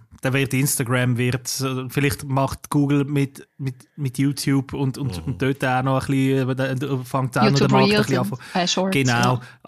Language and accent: German; Switzerland; bis die auch bei uns in der Schweiz endlich eingeführt werden.